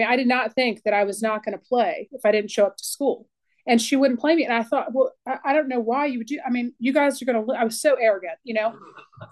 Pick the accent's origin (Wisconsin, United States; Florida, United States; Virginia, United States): Virginia, United States; I grew up in Northern Virginia.